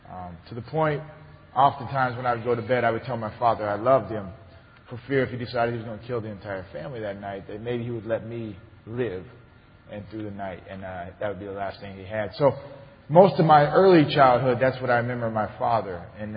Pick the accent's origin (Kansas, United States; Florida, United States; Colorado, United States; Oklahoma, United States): Colorado, United States; now in Pittsburgh, United States; And I came from Colorado to Pittsburgh, where here it rains and snows all the time